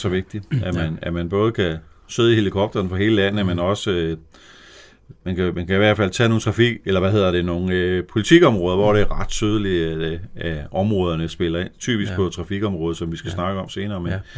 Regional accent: Vemmelev, Zealand, Denmark; also born or lived in Korsør; Derefter flyttede jeg til Vemmelev, hvor jeg voksede op, gik på Vemmelev skole

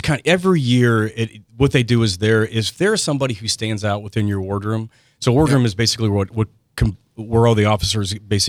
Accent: Manassas, Virginia, United States; Hey, so I grew up in Manassas, Virginia, just on

